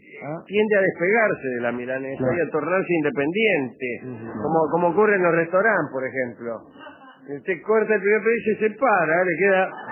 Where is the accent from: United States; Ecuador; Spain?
Spain; moved away; Yo creo que cuando vine de España